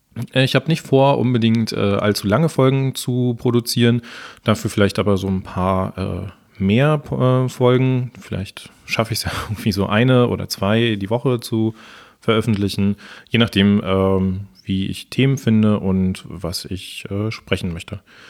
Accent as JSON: {"language": "German", "region": "Berlin", "country": "Germany", "said": "Ich komme aus Berlin, bin Baujahr 85, Vater eines Sohnes, der jetzt gerade in die Schule gekommen ist, verheiratet."}